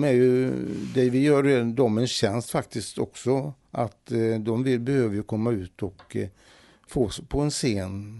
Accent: Herrljunga, Västra Götaland County, Sweden; Och den ligger närmare Od i Herrljunga kommun, där jag kommer ifrån. Så att det var som ung pojk och lyssnade på henne.

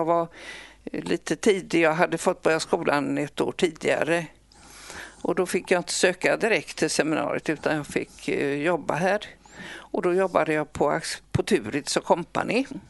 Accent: Gothenburg, Västra Götaland County, Sweden; Jag är inte född i Partille, utan jag är göteborgare. Bodde mina första 12 år på Norra Hamngatan, så centralare kan man knappast bo.

